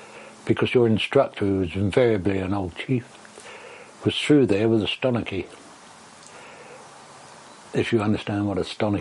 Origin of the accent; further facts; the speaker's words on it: Kemptown, South East England, United Kingdom; I come from Kemptown, which at that time was a small fishing village. And I used to spend most of my free time on the seashore. At Brighton, of course, and further along to New Haven.